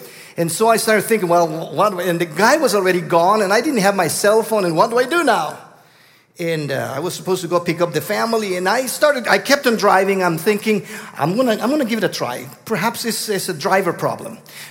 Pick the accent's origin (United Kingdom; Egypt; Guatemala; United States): Guatemala; accent: southern; I come from Guatemala, hence my southern accent.